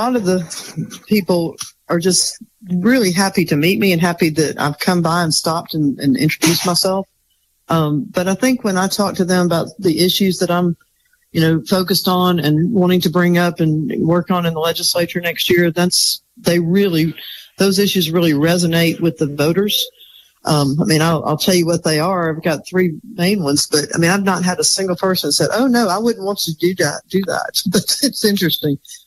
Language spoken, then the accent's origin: English; Montgomery, Alabama, United States; because it's actually the neighborhood I grew up in here in Montgomery.